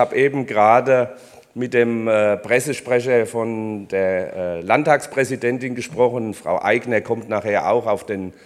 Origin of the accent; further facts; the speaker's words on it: Mainz, Rhineland-Palatinate, Germany; accent: Mainz dialect; Also das Mänzerische kommt noch ziemlich gut raus, auch bei mir. Aber versuchen Sie nicht, meinen Dialekt einzuordnen